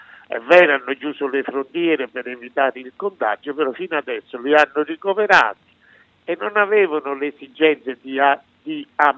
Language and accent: Italian; Campania, Italy; io sono campano